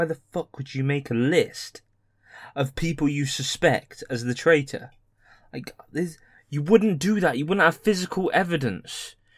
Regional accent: United Kingdom; they'll use the excuse that I'm British and can't pronounce bottle of water as the actual headline

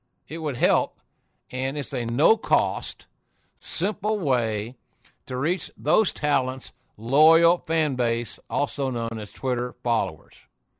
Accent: Oklahoma, United States; So maybe someday some executive in Oklahoma City, in my home state, will give us a shot at sponsoring Sonic here on the program.

